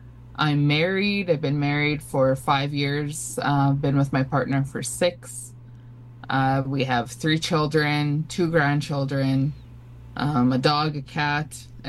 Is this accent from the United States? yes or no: no; Saskatchewan, Canada; I'm a Dakota Cree. I'm from Treaty 4. And that's located in Saskatchewan. My home reserve is from Musketeering First Nation. I'm two-spirited, identified. I use she, they pronouns.